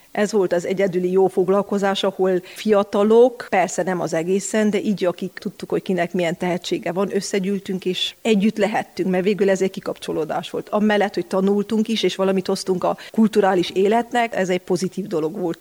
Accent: Sfântu Gheorghe, Covasna, Romania; Én Szentgyörgyi születésű vagyok, ott nevelkedtem egészen 12 éves koromig, de valahogy Keresztvár ott, ahol lakunk az erdő alatt, gyökereim vannak itt

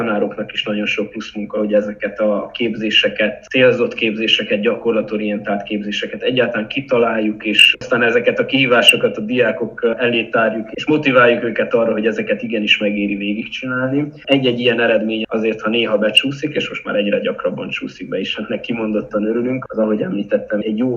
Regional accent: Cluj-Napoca, Cluj County, Romania; innen különösen jó volt kolozsváriként részt venni

